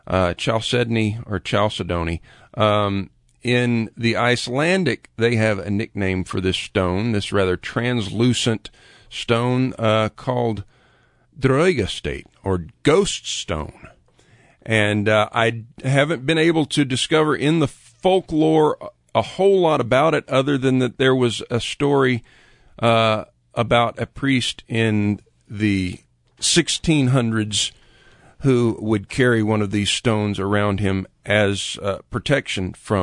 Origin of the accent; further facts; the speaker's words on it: Florida, United States; We grew up in Central Florida together.